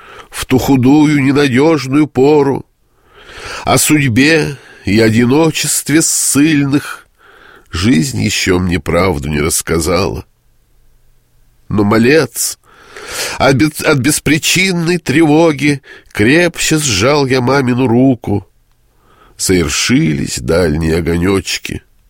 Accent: Volga region, Russia; Ну, я волжанин, так что ж, переправа более чем уместно

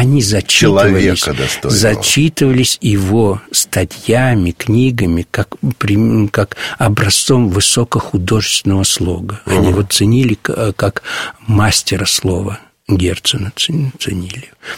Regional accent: Yelets, Lipetsk Oblast, Russia; also born or lived in Perm / Ukraine / Romania; когда отец перестал служить, мы вернулись на родину. Родители – это Липецкая область нынешняя. Раньше она была Орловская, город Елец. Вот школа, я там вырос.

